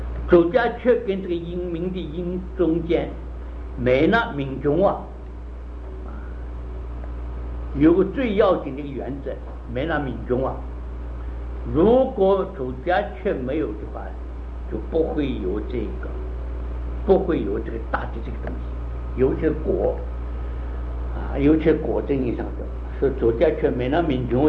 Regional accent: China; 我们中国人是受了老子的这个道德经的哲学

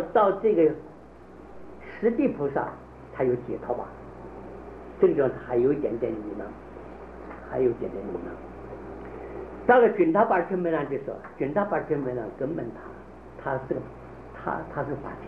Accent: China; 这个地方我们内地人讲话很不讲逻辑，在这个地方好像我们中国人做什么事没有是非观念

